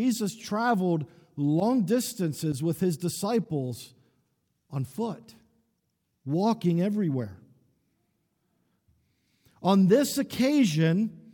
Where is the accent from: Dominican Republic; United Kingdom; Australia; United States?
Dominican Republic; I remember my growing up in the Dominican Republic, my mother would send me to the corner store that was probably about a block and a half from our house.